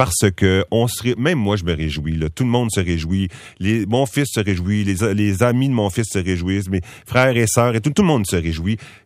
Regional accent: Montreal, Quebec, Canada; Moi, je suis un Montréalais.

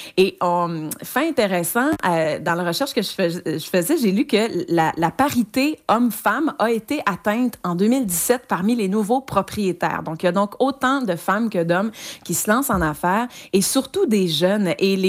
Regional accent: Granby, Quebec, Canada; C'était chez nous à Green Bay.

